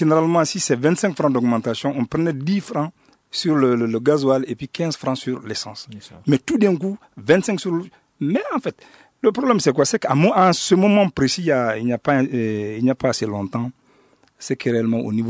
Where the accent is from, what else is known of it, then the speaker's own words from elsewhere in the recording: Mali; Nous sommes tous des Maliens